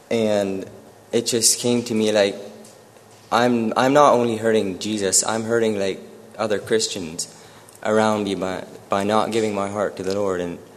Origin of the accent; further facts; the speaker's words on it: Ontario, Canada; from Ontario, Canada, and I just wanted to share my testimony here.